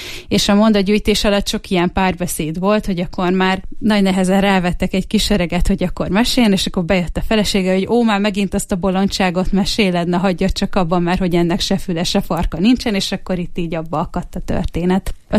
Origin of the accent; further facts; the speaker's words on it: Hungary; ilyen betelepülők vagyunk, de itt nőttem fel, tehát hogy én igazából a Bükk lábánál nőttem fel